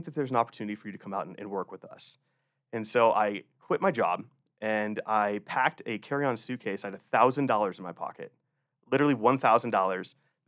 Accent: Pennsylvania, United States; I grew up in Pennsylvania, so northwestern PA, just south of Erie, north of Pittsburgh. Went to Penn State, so I was very much a PA boy through and through.

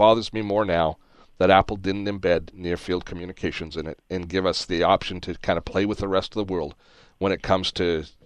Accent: Canada; I just think, as a Canadian, you know, we've been there before, haven't we?

